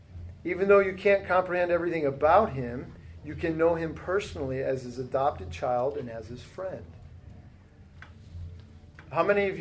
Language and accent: English; Ohio, United States; now in California, United States; I grew up in Ohio, and before we moved to California